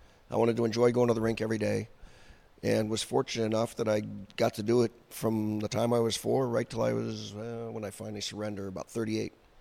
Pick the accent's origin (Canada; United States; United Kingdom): Canada; Spruce Grove, Alberta; I'm just a young kid that played hockey growing up in Spruce Grove, Alberta, and got to play with a bunch of friends